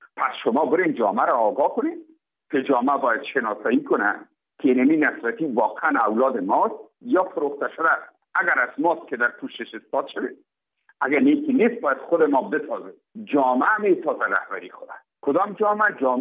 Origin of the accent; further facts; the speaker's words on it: Afghanistan; تماما ما افغان هستیم